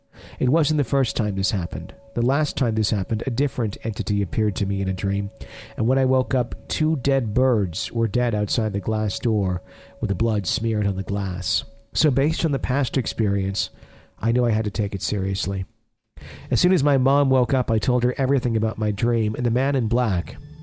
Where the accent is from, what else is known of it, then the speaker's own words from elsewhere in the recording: Texas, United States; I'm 23 years old and I'm from Texas.